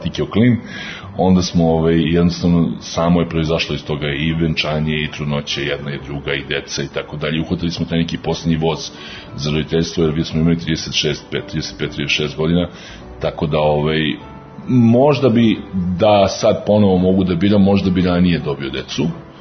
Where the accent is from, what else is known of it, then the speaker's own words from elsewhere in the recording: Belgrade, Serbia; u Beogradu sam rođen, u Beogradu sam odrastao i rock and roll sam slušao.